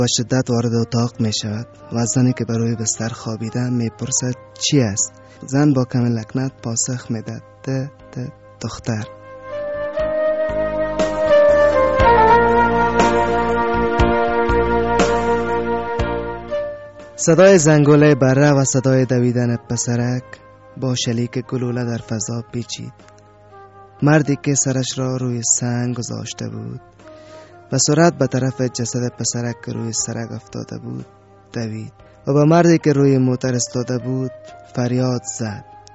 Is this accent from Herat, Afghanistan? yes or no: no; Sheberghan, Jowzjan, Afghanistan; born there; در شهر شبرغان به دنیا آمدم.